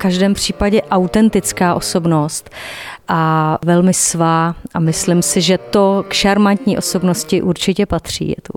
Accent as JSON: {"language": "Czech", "town": "Hradec Králové", "region": "Hradec Králové Region", "country": "Czechia", "tie": "born or raised there", "also_born_or_lived": "Prague", "said": "Já jsem se narodila v Hradci Králové, 20 let jsem žila v Praze a před pár lety jsem se znova vrátila domů."}